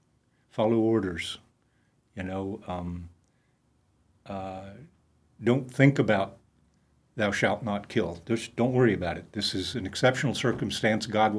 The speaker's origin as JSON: {"language": "English", "country": "United States", "said": "So I thought, well, you know, I'm an American."}